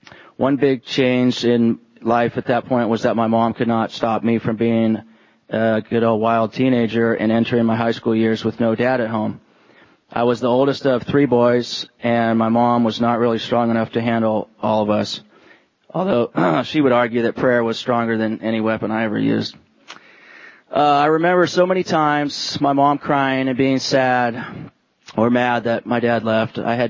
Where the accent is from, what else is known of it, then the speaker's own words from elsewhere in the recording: Tualatin, Oregon, United States; also born or lived in Eugene; So my younger days, growing up in Tualatin and Eugene, were pretty normal for the most part.